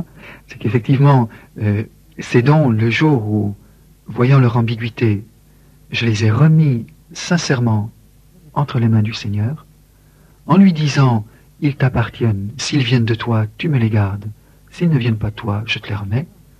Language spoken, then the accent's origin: French; India; précisément parce que je venais de l'Inde